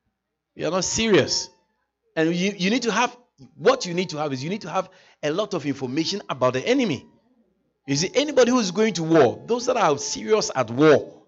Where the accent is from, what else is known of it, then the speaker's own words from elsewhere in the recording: Ghana; growing up in West Africa, Ghana and all this, you hear all kinds of stories.